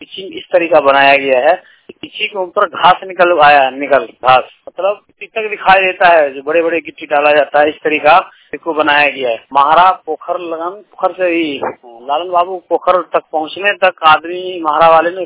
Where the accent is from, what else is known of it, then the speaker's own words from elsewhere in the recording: Dumra, Bihar, India; ग्राम डुमड़ा का रहने वाला हूँ, हरदिया पंचायत सिंह प्रखंड जिला समस्तीपुर।